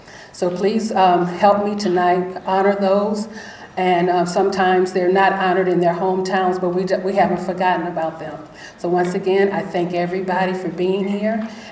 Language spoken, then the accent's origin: English; Detroit, Michigan, United States; It was founded in my hometown of Detroit, Michigan in 1968